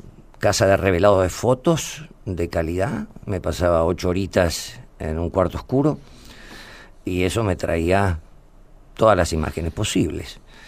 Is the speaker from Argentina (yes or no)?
no; Italy; Spanish is a second language; habla italiano, porque yo soy italiano, habla español, habla portugués, habla inglés